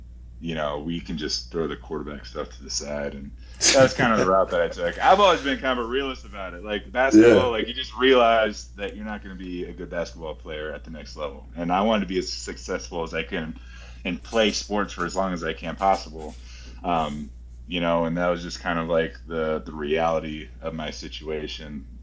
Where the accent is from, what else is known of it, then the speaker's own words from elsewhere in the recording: Massachusetts, United States; And I'm also from Massachusetts. Like, exactly. Massachusetts, you in that New England area